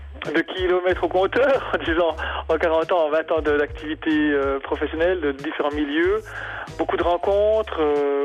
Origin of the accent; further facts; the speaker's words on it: Jura, Switzerland; now in La Chaux-de-Fonds, Switzerland; donc j'habite la Chaux-de-Fonds, la Chaux. Je suis né dans les Franches-Montagnes, donc je suis jurassien d'origine, et c'est très important pour moi.